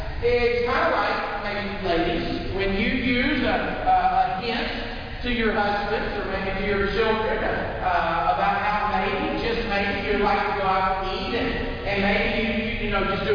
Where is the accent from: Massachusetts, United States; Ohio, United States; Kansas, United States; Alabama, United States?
Alabama, United States; Sheffield; I can say that in Alabama. I grew up around Sheffield, Killing, so I can say that.